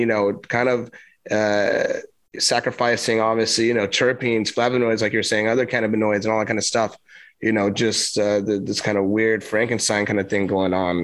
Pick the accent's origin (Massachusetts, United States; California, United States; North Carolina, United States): California, United States; Los Angeles; I'm from LA, you know, I'm from Cali